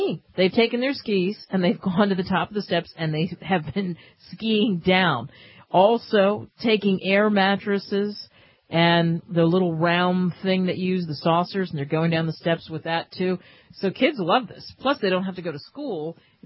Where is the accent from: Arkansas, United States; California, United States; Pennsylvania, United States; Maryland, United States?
Maryland, United States; Baltimore; now in Dallas, United States; Baltimore. They haven't officially done that at this point, but it's the snowiest winter ever on record in my hometown